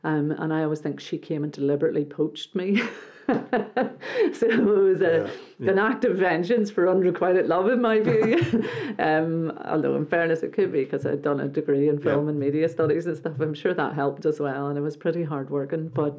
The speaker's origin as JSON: {"language": "English", "region": "Northern Ireland", "country": "United Kingdom", "tie": "born or raised there", "said": "growing up in Northern Ireland I was born in 1968."}